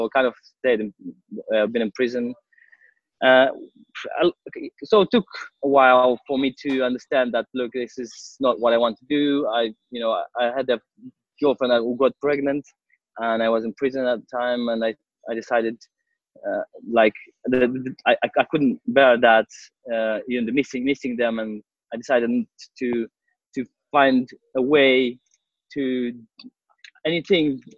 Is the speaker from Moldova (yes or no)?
yes; Moldova; I'm coming from Moldova. I used to do professionally judo. I'm a judoka. I used to be professional sportsman representing my country in judo.